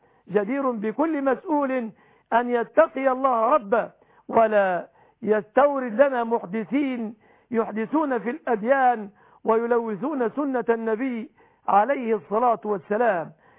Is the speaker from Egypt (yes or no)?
yes; Egypt; بلادنا مصر